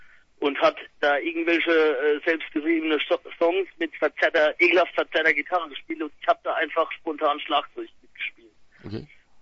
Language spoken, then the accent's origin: German; Landau, Rhineland-Palatinate, Germany; Wir kommen aus Landau in der Pfalz. Süddeutschland.